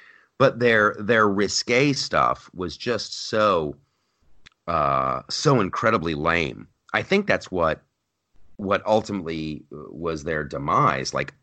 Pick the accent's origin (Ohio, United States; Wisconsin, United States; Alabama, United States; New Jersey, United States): Ohio, United States; Columbus; I grew up in Columbus, Ohio. Friends of mine worked at the Limited.